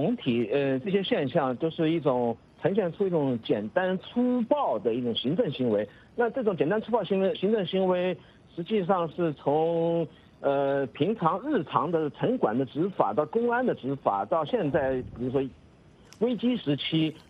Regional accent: China; 其实我们中国人现在

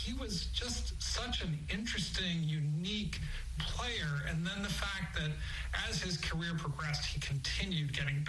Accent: Cleveland, Ohio, United States; Michael Jordan defeated my hometown Cleveland Cavaliers with a last-second shot

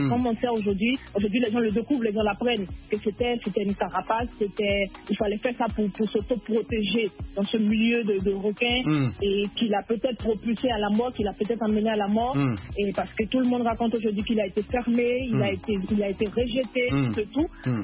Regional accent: Côte d’Ivoire; c'est un exemple, comme on dit chez nous en Côte d'Ivoire, c'est un exemple de la galère

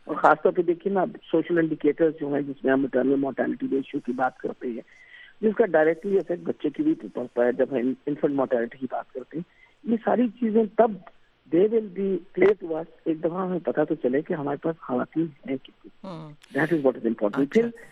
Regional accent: Punjab, Pakistan; but I don't belong to Khyber Pakhtunkhwa, میں پنجاب کی ہوں

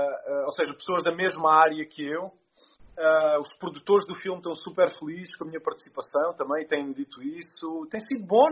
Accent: Luanda, Angola; Falamos da nossa infância, de crescer em Angola, da Luanda dos anos 90.

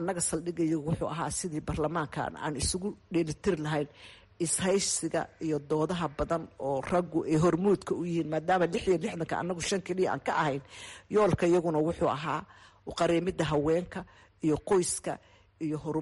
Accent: Bosaso, Puntland, Somalia; born there; waxaan ku dhashay degmada Boosaaso

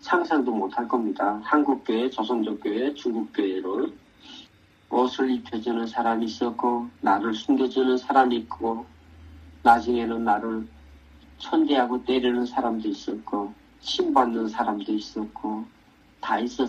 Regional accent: Kangwon, North Korea; moved away; 제 고향인 강원도

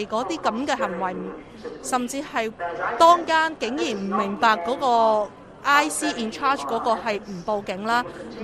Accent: Hong Kong; 我哋本身香港人

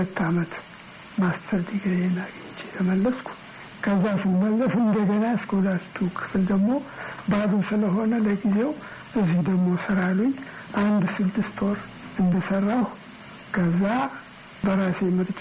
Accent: Butajira, Southern Nations, Nationalities, and Peoples' Region, Ethiopia; የተወለድኩት በጉራጌ ሀገር ቡታጀራ አጠገብ ዶቢ ቀበሌ የሚባል በ1924 ዓ ም ነው። አባቴም ዘመቻ ስለሄዱ ወዲያው በእናቴ እጅ ነው ያደግኩት።

